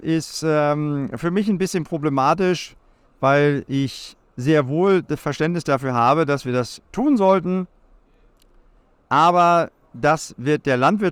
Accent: Lower Saxony, Germany; ich bin gebürtig aus der Lüneburger Heide, bin 55 Jahre alt

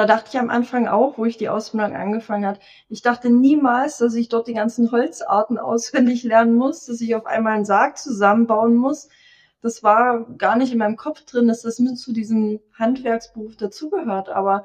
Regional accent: Saxony, Germany; first language Sorbian; German is a second language; also born or lived in Black Forest; Wir sind dann hier rüber wieder gezogen. Also mein Vater kommt aus Görlitz, meine Mutter hier aus Radibor, aus der sorbischen Gegend. Hier bin ich auch aufgewachsen. Also ich bin auch muttersprachlich sorbisch, habe die sorbische Tracht getragen, bin auf eine sorbische Schule gegangen

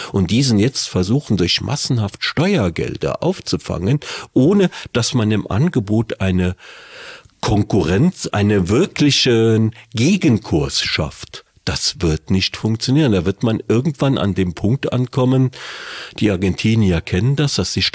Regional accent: Saarland, Germany; die mir vielleicht auch nicht gefällt als Saarländer

